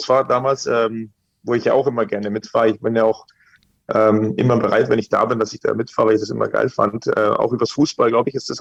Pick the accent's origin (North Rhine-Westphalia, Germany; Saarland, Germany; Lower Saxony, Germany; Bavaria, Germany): Bavaria, Germany; Also ich bin ja aus Bayern, da trinken wir auch gerne mal ein Bier.